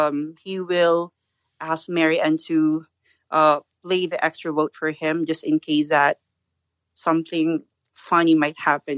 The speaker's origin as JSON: {"language": "English", "country": "Philippines", "said": "I'm from the Philippines."}